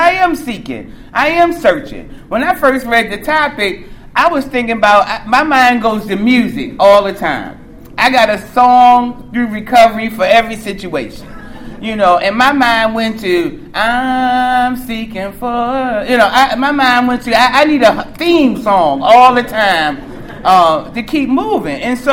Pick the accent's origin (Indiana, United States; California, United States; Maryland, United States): Maryland, United States; Baltimore; now in Columbia, United States; Like, I'm from Baltimore originally. West Side, you know, that's where I'm from. But I've been living in Columbia, Maryland for a long time.